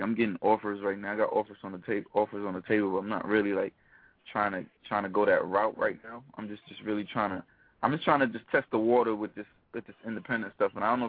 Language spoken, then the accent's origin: English; Saint Andrew, Jamaica; I'm from St. Andrews, up in the, when you get to the airport, from the airport to my house, it's like 3.5 hours.